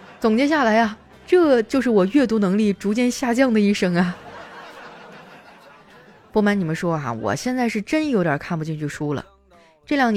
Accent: Northeast China, China; 我们东北人实在是太爱喝酒了。

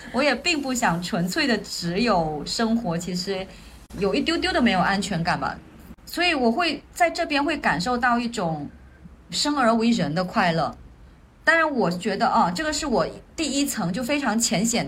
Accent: Hainan, China; 对，我小时候在海南农村去抓蛇啊什么什么，这段很野的这段经历

